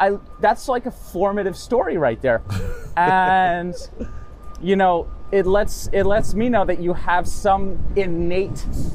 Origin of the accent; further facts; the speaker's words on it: New York City, New York, United States; born there; See, I was born in New York City.